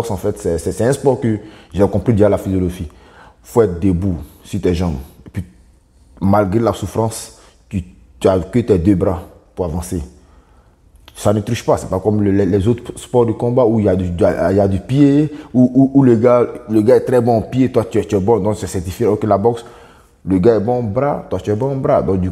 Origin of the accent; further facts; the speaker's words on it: Côte d’Ivoire; je viens de la Côte d'Ivoire, je suis né le. Je suis né le 12, le 20, le 26 décembre 1998. J'ai 24 ans.